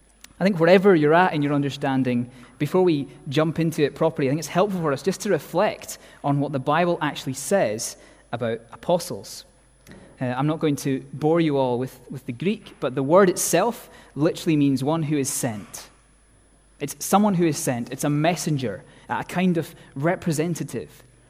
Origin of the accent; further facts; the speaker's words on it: Scotland, United Kingdom; Being Scottish, we struggle to talk about our own abilities, our own gifts.